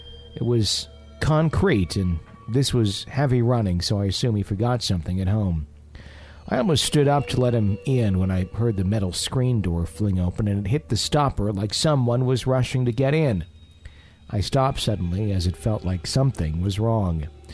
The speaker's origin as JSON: {"language": "English", "town": "Perth", "region": "Western Australia", "country": "Australia", "said": "So I'm originally from Perth in Western Australia."}